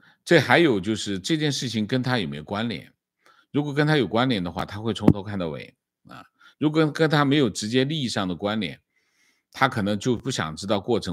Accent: China; now in United States; 基本上我们来自中国大陆

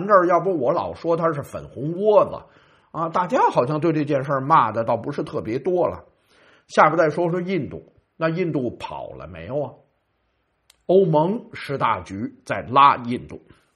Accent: Australia; 说什么时候我们澳大利亚人到这么一个程度啊

